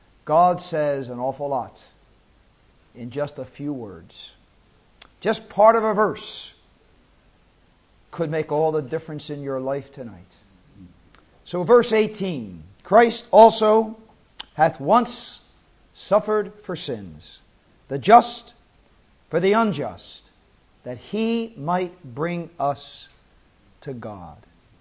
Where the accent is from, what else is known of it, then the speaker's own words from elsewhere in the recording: Philadelphia, Pennsylvania, United States; I was born in the city of Philadelphia, in the state of Pennsylvania, in the USA, and if you need to know, back in 1944, and raised in the city and lived there for quite a number of years. Now I just live outside it.